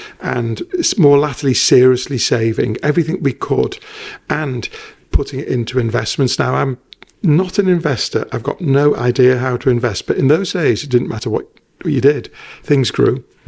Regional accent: Walton, North West England, United Kingdom; also born or lived in Rock Ferry; You know, I grew up in Walton. We moved to Rock Ferry as a teenager because I felt like we were moving up in the world.

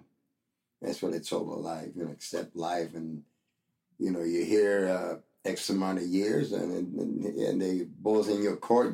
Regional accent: Manatí, Puerto Rico; born there; And I was born in Manatí, Puerto Rico.

